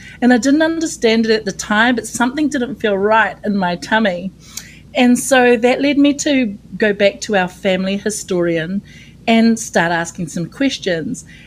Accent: New Zealand; I am from Aotearoa, New Zealand, at the bottom of the world or the top of the world, depending on how you look at it.

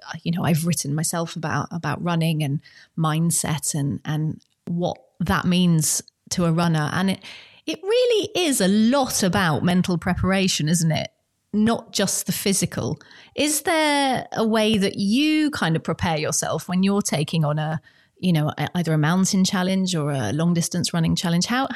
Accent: South West England, United Kingdom; I'm from the Somerset levels.

